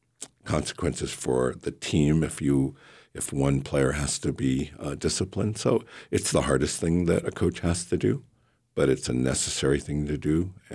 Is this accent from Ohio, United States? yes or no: yes; Ohio, United States; also born or lived in Angoon; now in Alaska, United States; I'm a Southeast Alaska guy. I proudly like to call home and the people of Angoon have proudly kind of embraced me and allowed me to call that home. I lived there for quite a while. My kid's mother hails from there. But Ohio is where I originated from.